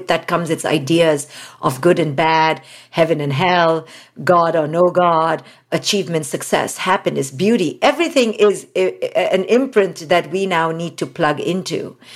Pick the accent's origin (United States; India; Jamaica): India; as an Indian woman. I was raised in India